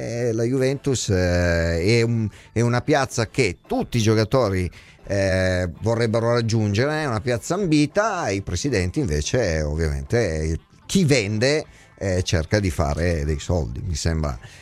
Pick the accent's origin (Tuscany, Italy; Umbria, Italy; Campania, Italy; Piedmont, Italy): Campania, Italy; Naples; io sono napoletano